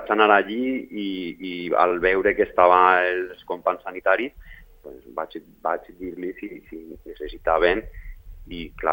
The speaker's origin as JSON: {"language": "Catalan", "town": "Sedaví", "region": "Valencian Community", "country": "Spain", "said": "és el meu poble, la gent necessita"}